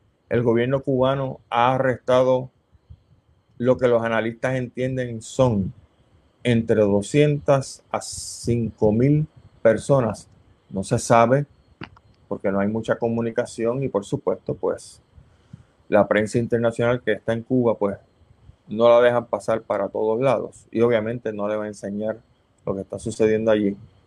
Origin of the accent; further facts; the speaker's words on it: Puerto Rico; Lo hablo como un puertorriqueño que estoy viendo las cosas desde afuera